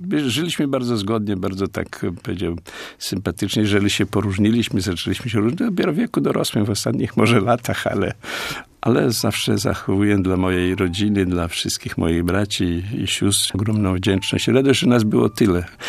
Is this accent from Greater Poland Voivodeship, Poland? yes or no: no; Masovian Voivodeship, Poland; ja pochodzę z maleńkiej wioski. Właściwie urodziłem się gdzie indziej, ale mieszkałem już jako świadomy młody człowiek w takiej wiosce pod Ciechanowem, gdzie było zaledwie 5 gospodarstw.